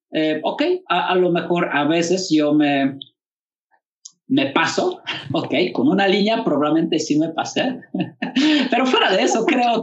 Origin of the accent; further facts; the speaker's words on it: Poland; Spanish is a second language; now in Querétaro, Mexico; Sí, soy originario polaco, soy de Polonia, llevo 14 años en México y 10 años en Querétaro.